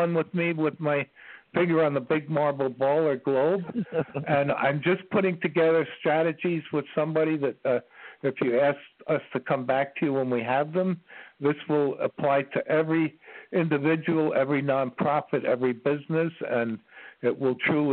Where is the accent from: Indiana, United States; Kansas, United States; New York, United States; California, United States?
New York, United States; Queens; now in Ashland, United States; Originally from New York. I grew up in Queens, but I'm currently living in the center of the universe now, Ashland, Virginia.